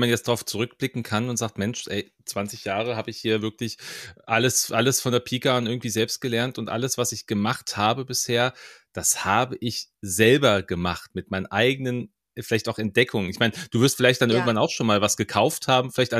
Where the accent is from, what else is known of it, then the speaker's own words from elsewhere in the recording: Hesse, Germany; ich bin aber aus Mittelhessen, ja, das ist wir sind auch ganz besonders.